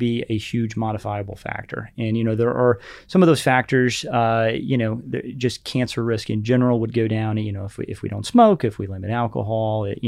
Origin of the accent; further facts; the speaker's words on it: Kentucky, United States; Yeah, so I grew up in Western Kentucky, and my first exposure to medicine, I shadowed the family practitioner in my town.